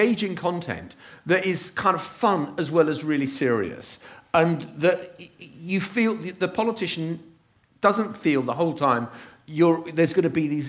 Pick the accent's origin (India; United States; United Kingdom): United Kingdom; And I'm thinking, I'm going to stay polite because we're British after all.